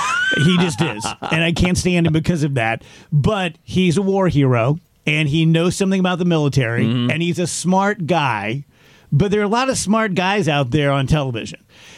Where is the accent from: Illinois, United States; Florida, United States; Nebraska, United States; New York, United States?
Illinois, United States; South Roxana; growing up in South Roxana, Illinois, and going to Roxana Community School District Number 1, the most average, common upbringing anyone's ever had